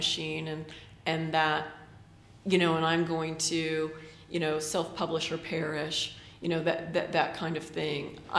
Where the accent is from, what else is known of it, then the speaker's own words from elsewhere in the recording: Midwest, United States; I grew up in the Midwest, and then when I went to college in Connecticut